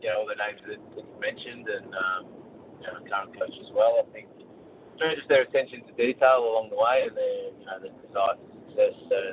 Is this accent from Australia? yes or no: yes; Melbourne, Victoria, Australia; born or raised there